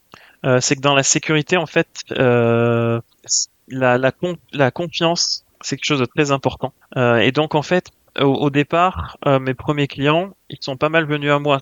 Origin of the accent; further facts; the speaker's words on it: France; ils savent même pas que je suis français, en fait.